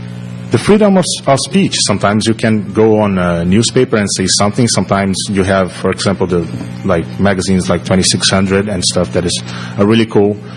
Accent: Brazil; English is a second language; moved away; And I'm from Brazil, and I live here for a while.

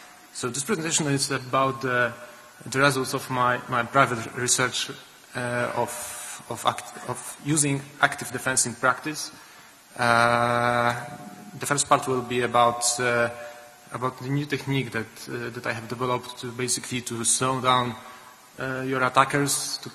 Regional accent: Poland; Hey, I'm from Poland.

